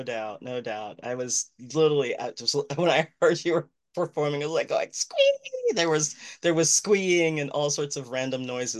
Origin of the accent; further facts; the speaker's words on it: Washington, District of Columbia, United States; also born or lived in Maryland; I was born in Washington, D.C., and then moved to Maryland when I was in high school. So, yeah, I am a DMV girl, born and raised.